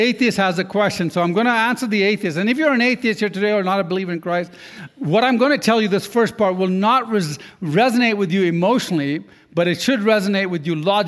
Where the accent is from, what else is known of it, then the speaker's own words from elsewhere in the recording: Sudan; But I grew up in Africa, and the Dinka tribe, the average height is 6'7". I'm not tall in Sudan.